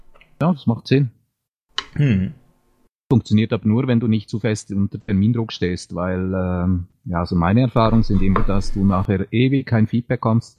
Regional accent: Switzerland; Kenne ich natürlich als Schweizer nicht.

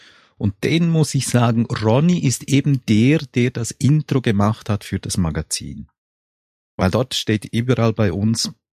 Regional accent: Chur, Graubünden, Switzerland; born there; now in Zurich, Switzerland; Nee, 1964, also jetzt können die Zuhörer selbst rechnen. Also geboren bin ich in der Schweiz, hört man natürlich sofort, und zwar im Kanton Graubünden, im wunderschönen Chur. Ich bin verheiratet mit einem Mann, der aus Indonesien kommt und wohne im Moment in Zürich.

